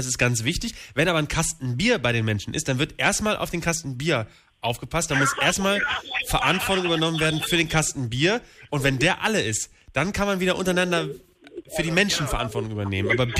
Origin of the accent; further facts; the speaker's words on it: Vaihingen, Baden-Württemberg, Germany; Und ich bin aus Vaihingen in Baden-Württemberg und hier ist es am allerschönsten.